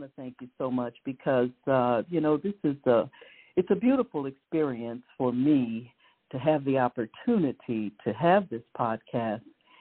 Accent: Chicago, Illinois, United States; One of them was when I was about 9 or 10 years old, yes, just a little girl growing up in Chicago, going to church at a little church on 55th and State Street

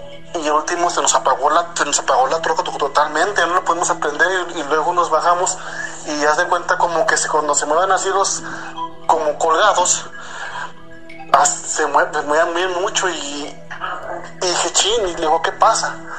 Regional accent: Zacatecas, Mexico; Yo soy de acá de Zacatecas.

